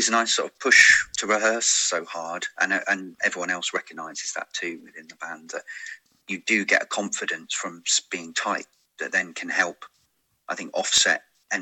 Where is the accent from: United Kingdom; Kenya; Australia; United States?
United Kingdom; Dartmouth, South West England; also born or lived in Brighton; now in Totnes, United Kingdom; Well, I mean, I grew up actually in Dartmouth